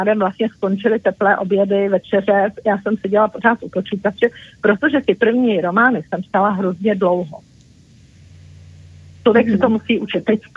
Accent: Prague, Czechia; Já jsem celý život žila v Praze, takže to bylo pro mě úplně takové, jako že jsem se dostala do malého městečka

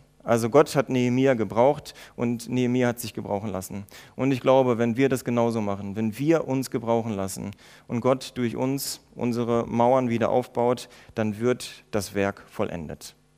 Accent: Germany; Wir als Deutsche, die, so sagt man ja, über uns sehr sicherheitsfanatisch sind

